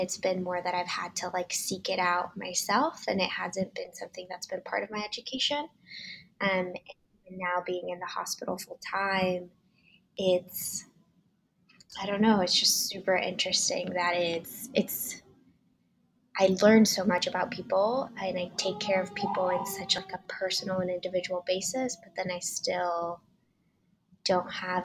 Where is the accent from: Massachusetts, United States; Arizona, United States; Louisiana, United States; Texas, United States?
Texas, United States; Houston; born or raised there; also born or lived in Cali, Colombia / Boise, Idaho